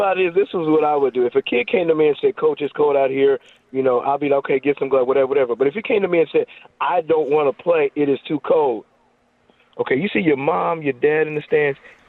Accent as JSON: {"language": "English", "town": "Denver", "region": "Colorado", "country": "United States", "said": "I mean, I'm from Denver where it'd be 71 day and it'd be a blizzard the next day."}